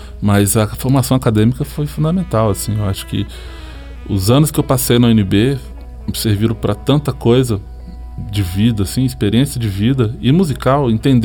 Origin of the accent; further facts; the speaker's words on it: Brazil; as pessoas não têm dúvida que a gente é do Brasil.